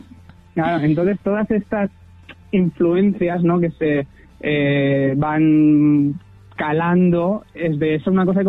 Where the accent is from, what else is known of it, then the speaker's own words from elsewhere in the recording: Castilla-La Mancha, Spain; Muy bonito Ciudad Real, sí, la verdad que sí. Mi pueblo es de ahí y muy rico.